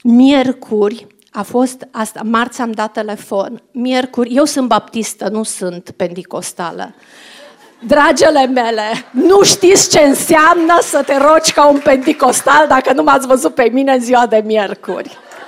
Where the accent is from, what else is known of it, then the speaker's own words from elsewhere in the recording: Lugoj, Timiș County, Romania; la prietena mea cu care am copilărit în Lugoj